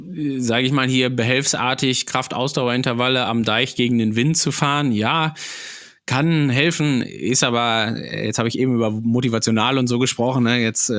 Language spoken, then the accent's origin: German; North Rhine-Westphalia, Germany; born there; So, ich als gebürtiger Sauerländer